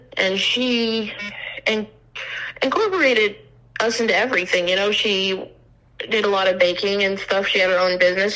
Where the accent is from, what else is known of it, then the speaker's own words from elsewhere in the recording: Casper, Wyoming, United States; I grew up in Casper. It was just me, my dad, my two older brothers, and my two younger sisters. We lived out towards Barna, and I was in like the middle of nowhere-ish.